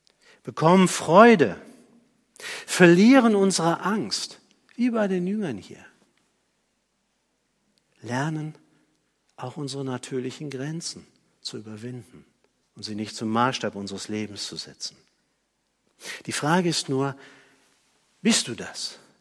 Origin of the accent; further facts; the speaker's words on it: Germany; Oder ich bin Deutscher. Viele von uns sind Deutsche. Das ist ein Privileg.